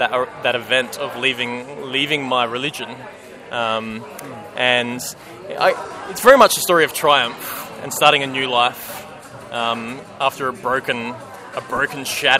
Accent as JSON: {"language": "English", "town": "Adelaide", "region": "South Australia", "country": "Australia", "said": "I'm from Adelaide. Very Australian."}